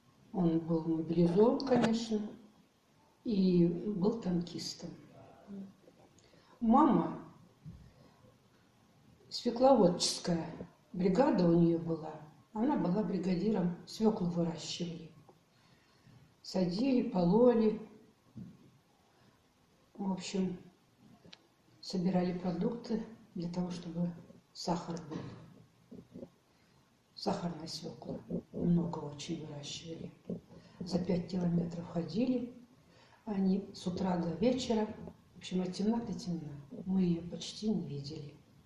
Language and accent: Russian; Topchikha, Altai Krai, Russia; also born or lived in Kolpakovo; Я родилась 15 июля 1940 года в селе Колпаково Топчихинского района Алтайского края. И там я жила до 49 года. Потом мы переехали в районный центр Алтайского, Топчихинский район тоже Алтайского края, где и продолжалась моя жизнь.